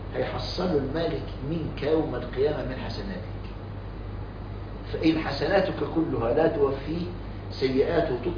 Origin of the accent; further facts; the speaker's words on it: Egypt; عبد الناصر مجرم ده عمل قانون اسمه قوانين الإيجار عندنا في مصر